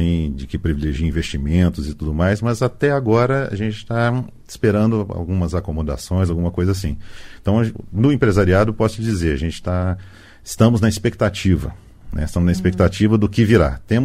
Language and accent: Portuguese; Belo Horizonte, Minas Gerais, Brazil; Eu sou de Belo Horizonte. A CEBIC, a Câmara Brasileira da Construção, é de Brasília, mas eu sou de Belo Horizonte.